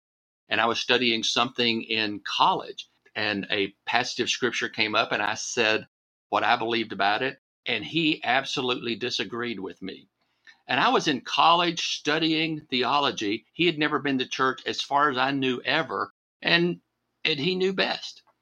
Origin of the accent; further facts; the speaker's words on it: Alabama, United States; Just because I grew up in Alabama, where English is our second language, there's no reason to slam.